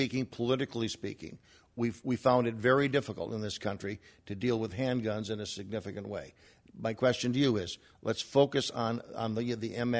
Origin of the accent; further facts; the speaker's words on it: Chicago, Illinois, United States; from Chicago.